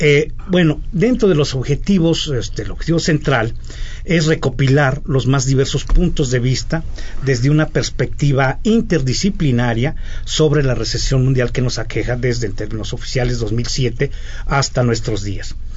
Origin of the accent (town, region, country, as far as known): Mexico